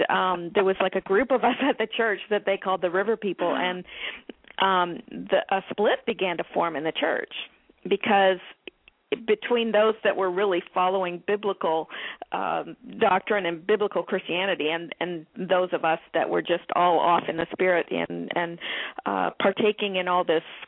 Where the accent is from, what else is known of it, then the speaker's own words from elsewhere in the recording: Canada; now in United States; Well, I'm Canadian. I live in the States now. I've been in the States for just going on 16 years.